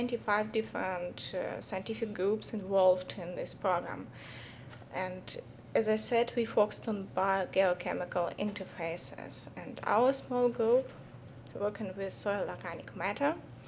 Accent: Russia; English is a second language; now in Germany; I'm originally from Russia, and now I'm working in Germany

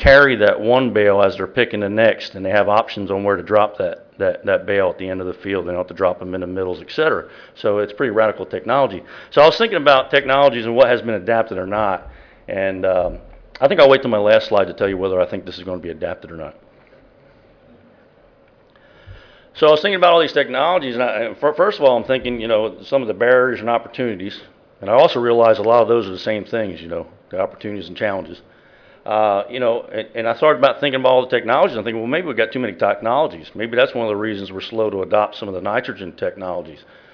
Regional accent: New Jersey, United States; also born or lived in Georgia, United States; I was raised in the South, South Jersey, and trained at Penn State and Michigan State, so I got my share of corn and beans.

